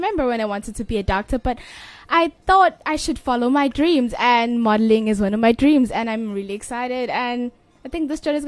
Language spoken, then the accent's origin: English; Richards Bay, KwaZulu-Natal, South Africa; I come from KZN, Richards Bay. I am a grade 8 and I am in doing law school. I live in Birdswood.